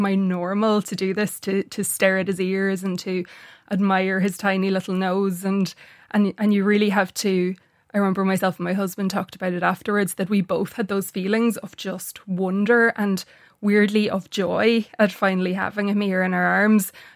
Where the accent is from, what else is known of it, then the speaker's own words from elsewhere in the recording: Ulster, Ireland; I'm from Donegal, so wake culture is quite a, you know, prevalent thing.